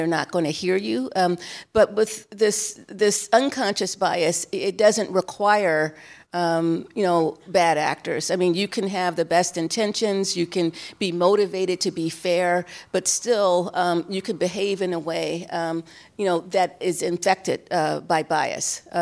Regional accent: Cleveland, Ohio, United States; I was 12 years old, and I was growing up in Cleveland, Ohio. And Cleveland is, at least at that time, we were the fifth in the nation in terms of racial segregation. And so my neighborhood was all black

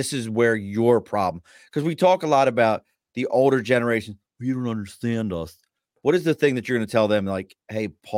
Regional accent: Mid-Atlantic, United States; but really you would make me really happy because I'm from the Mid-Atlantic if you had Tasty Cakes.

